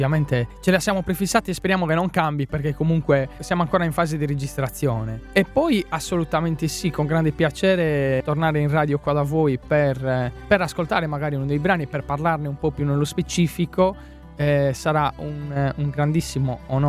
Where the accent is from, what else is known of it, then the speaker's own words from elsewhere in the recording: Nughedu San Nicolò, Sardinia, Italy; in sardo logudorese, che è il sardo del mio paese, Nughedu San Nicolò, vicino a Thierry, in provincia di Sassari.